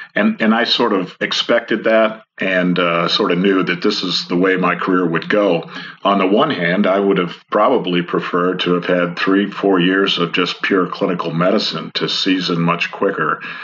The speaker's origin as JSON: {"language": "English", "region": "Missouri", "country": "United States", "tie": "born or raised there", "said": "returned to my home state of Missouri at Fort Leonard Wood, and did 5 years there, retiring in 1997."}